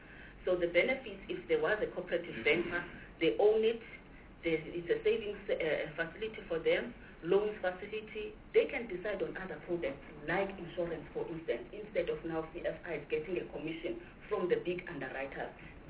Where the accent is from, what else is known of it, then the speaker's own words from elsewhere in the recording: Tanzania; I know I come from Tanzania, so I know that it's a fact.